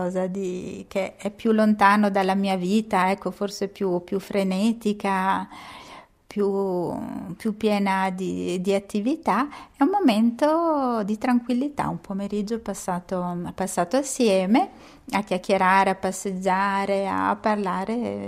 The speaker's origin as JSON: {"language": "Italian", "town": "Lugano", "region": "Ticino", "country": "Switzerland", "tie": "born or raised there", "said": "Sono nata e cresciuta a Lugano, ho sempre lavorato"}